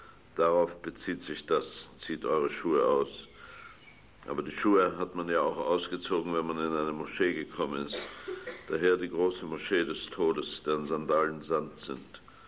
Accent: Austria; moved away; Auch in Österreich, meiner Heimat. Ich bin heute auch wieder außer britischer Staatsbürger, auch wieder österreichischer Staatsbürger.

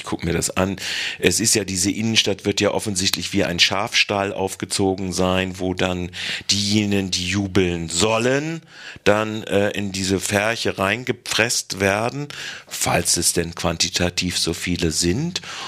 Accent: Freiburg, Baden-Württemberg, Germany; Und warum sollte ich als Freiburger dann dahin gehen?

